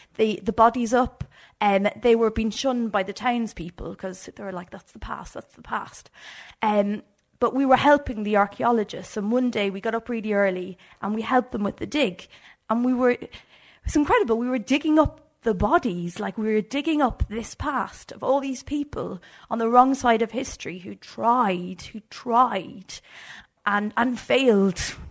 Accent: Ireland; which as like an Irish country girl, it was not exactly my forte.

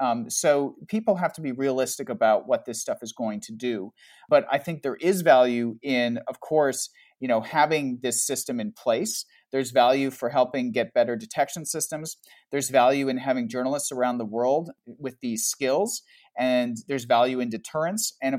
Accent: Canada; I'm Canadian and I live in Toronto

